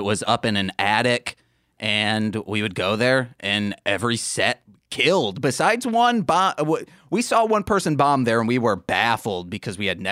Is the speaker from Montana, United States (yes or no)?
no; Muskegon, Michigan, United States; now in Chicago, United States; Yeah, we're currently in Chicago. We've been here for 6 years. We grew up in Muskegon, Michigan.